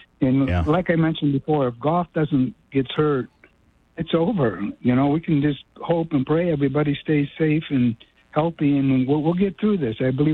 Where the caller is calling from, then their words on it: DeWitt, Michigan, United States; Yeah, this is